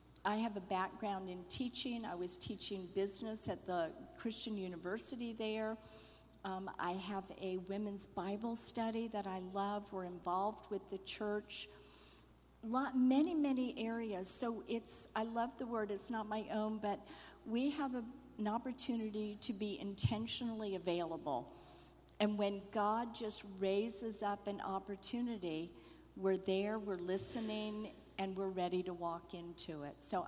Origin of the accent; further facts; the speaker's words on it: Lake Worth, Florida, United States; I'm looking forward to meeting Dallas's parents, if they're here. I grew up in Lake Worth, Florida.